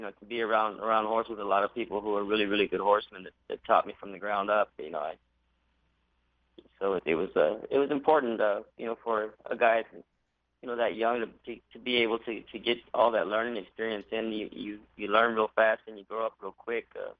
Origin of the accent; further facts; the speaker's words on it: Dexter, New Mexico, United States; also born or lived in Roswell; I was born in Roswell, in the hospital there in Roswell, but raised in a little town outside of Roswell called Dexter, New Mexico. Just a little farming town.